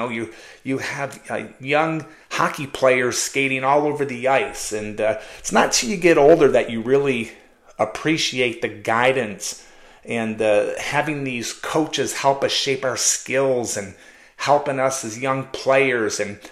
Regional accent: Oak Park, Michigan, United States; But just going back as a young kid growing up in Oak Park, Michigan, a small town just outside of Detroit, and I loved hockey, just loved playing.

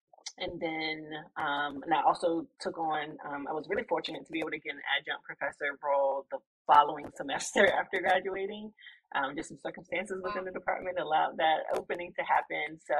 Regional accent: Virginia, United States; now in Raleigh, United States; So right now, I mentioned before, I'm from Virginia, but currently based in Raleigh, North Carolina, and I've been here about 4 years.

